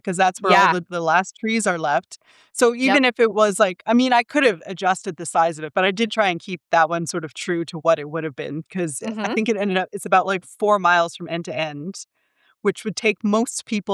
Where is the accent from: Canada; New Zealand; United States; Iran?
Canada; I'm Canadian